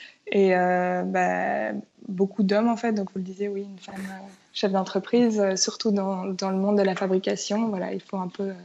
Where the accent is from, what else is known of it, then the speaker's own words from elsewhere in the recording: Belgium; now in United States; Je pense que dans mes designs, ça se sent que je suis belge, européenne.